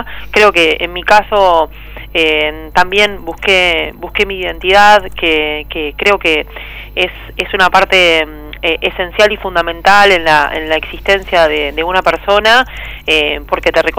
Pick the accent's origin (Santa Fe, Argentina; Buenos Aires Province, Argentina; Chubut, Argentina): Buenos Aires Province, Argentina; La Plata; born there; Mirá, yo nací en La Plata el 5 de octubre de 1981